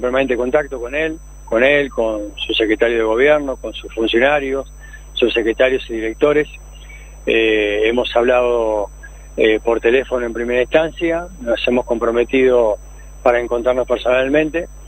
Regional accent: Santa Fe, Argentina; Para mí un honor, como santafesino

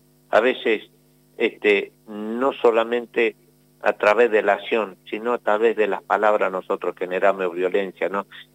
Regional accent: Argentina; como argentino

